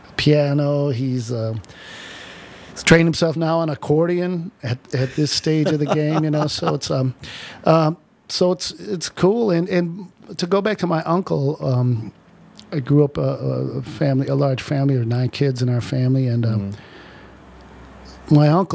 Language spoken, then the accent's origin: English; Racine, Wisconsin, United States; I was, born and raised in Racine, Wisconsin, over there in the southeast side, mm-hmm. Right in between Milwaukee and Chicago.